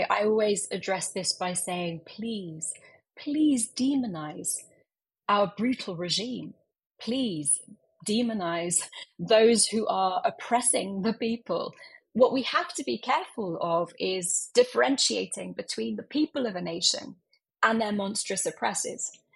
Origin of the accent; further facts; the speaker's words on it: London, United Kingdom; basically found a way to escape to London when I was 20 days old. And yeah, I grew up in London